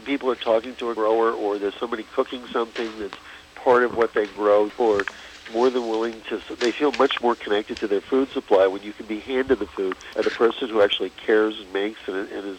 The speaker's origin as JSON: {"language": "English", "region": "New England", "country": "United States", "said": "I come from New England, so I had to put a lobster one in."}